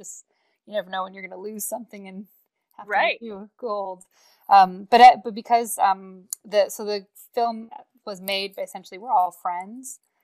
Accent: United States; now in London, United Kingdom; Well, so I'm American, but I'm based in London.

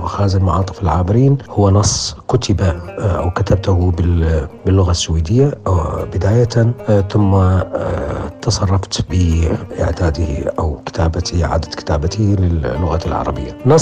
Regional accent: Iraq; وأنا كمسرحي عراقي مسكون بخسائر وويلات الحروب الفادحة التي عشناها جميعا في العراق.

